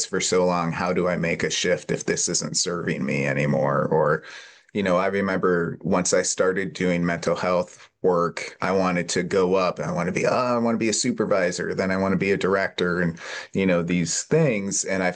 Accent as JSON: {"language": "English", "country": "United States", "said": "obviously you're from Scotland, I'm from America, so the cultures are different"}